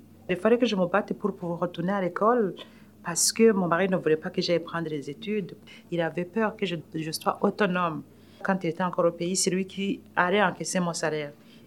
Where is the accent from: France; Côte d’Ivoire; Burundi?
Burundi; accent: African; now in Canada; Moi, je garde mon accent quand même un peu africain. Je n'aimerais pas que mes enfants aillent vivre au Burundi si j'ai le pouvoir